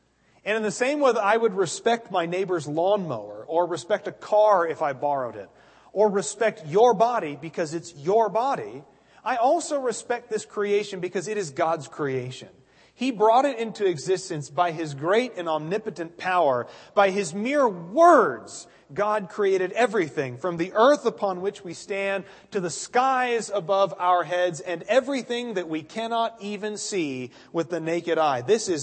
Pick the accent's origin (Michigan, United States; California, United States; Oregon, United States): Oregon, United States; natural disasters like hurricanes and wildfires out in my home state of Oregon.